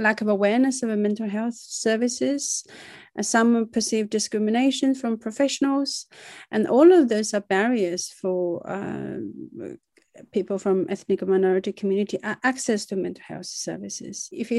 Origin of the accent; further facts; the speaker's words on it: China; So I grew up in China